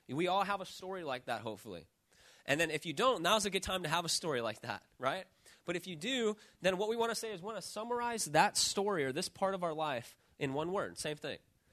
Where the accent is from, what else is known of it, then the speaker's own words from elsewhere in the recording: Chicago, Illinois, United States; I grew up in Chicago. My mom left after I was born, and my dad struggled with drugs and alcohol